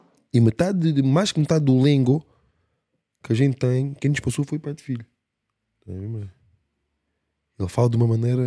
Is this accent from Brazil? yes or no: no; Portugal; Eu sou português.